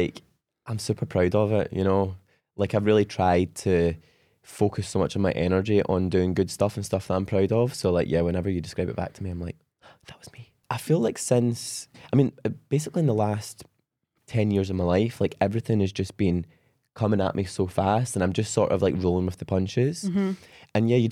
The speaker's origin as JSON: {"language": "English", "town": "Coatbridge", "region": "Scotland", "country": "United Kingdom", "tie": "born or raised there", "said": "like I grew up in Coatbridge, like a really kind of a kind of small town. My parents had always lived there. They were from there. Their parents were from there."}